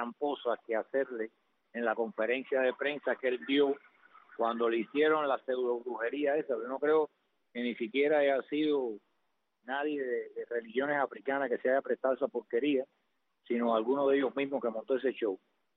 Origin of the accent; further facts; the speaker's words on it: Cuba; aquí hay un pueblo que se llama Cuba, pueblo cubano, y somos uno, allá, acá y en todas partes.